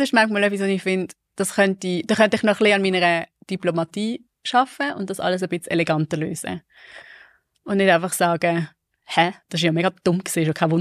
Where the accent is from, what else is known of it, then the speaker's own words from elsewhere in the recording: Maisbach, Basel-Landschaft, Switzerland; ich bin in Maisbach aufgewachsen, das ist ein kleines Dorf im Baselbiet.